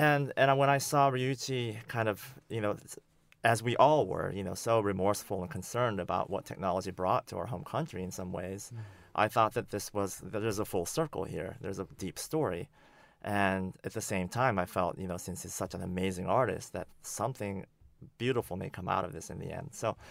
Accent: Tokyo, Japan; many of us who are from Japan. You know, I'm originally from Tokyo. I was born and raised there.

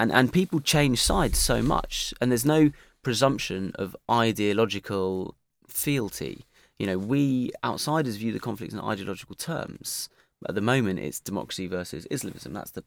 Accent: United Kingdom; as British people

